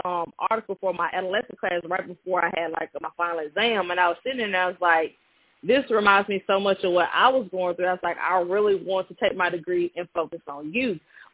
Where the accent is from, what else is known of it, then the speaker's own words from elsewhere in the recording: Water Valley, Mississippi, United States; me as a queer youth growing up in Water Valley, how there wasn't anything for me.